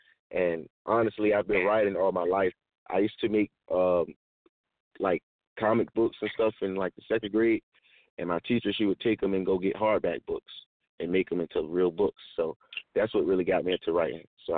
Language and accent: English; Norfolk, Virginia, United States; I'm from all over Norfolk. You know what I'm saying? I've lived in almost every neighborhood in Norfolk. I come from Burtley area though, on the south side of Norfolk.